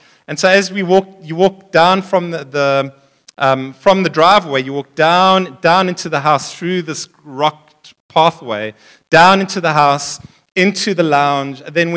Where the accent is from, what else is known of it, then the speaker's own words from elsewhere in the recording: Seychelles; born there; I was born in the Seychelles.